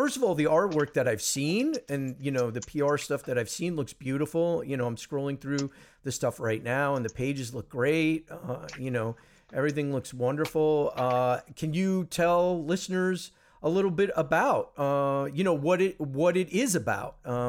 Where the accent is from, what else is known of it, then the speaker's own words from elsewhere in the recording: Flushing, New York, United States; also born or lived in Manhattan / New Jersey / South America; now in Los Angeles, United States; I'm from New York originally. I live in LA now.